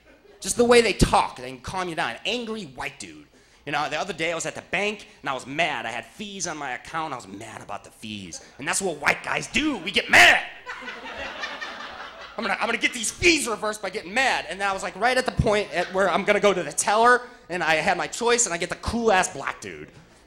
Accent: Lexington, Kentucky, United States; now in California, United States; I'm from Lexington, Kentucky. I moved out to California, I realized that … is not an intimidating rap name.

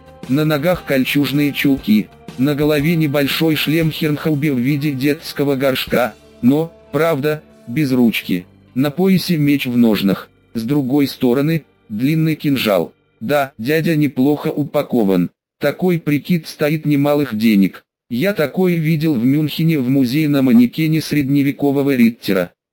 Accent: Moscow, Russia; Вообще-то я москвич. Нет, родился я в южном городе еще во времена Союза, отец там служил. А вот школу закончил уже в Москве.

